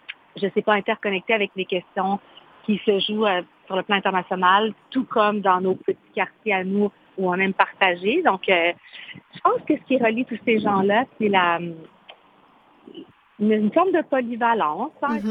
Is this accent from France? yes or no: no; Quebec, Canada; accent: Québécois; first language Spanish; French is a second language; Moi, ma langue maternelle, c'est l'espagnol. Alors, j'ai appris le français en parlant espagnol à la maison. C'est sûr que quand j'arrive au Chili dans ma famille, ils trouvent que j'ai un accent québécois.